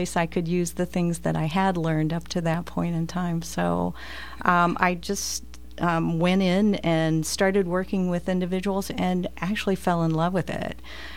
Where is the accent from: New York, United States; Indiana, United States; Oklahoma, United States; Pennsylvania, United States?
Indiana, United States; Bedford; Well, I'm a local person. Actually, I'm from Bedford and just came here actually in 1985.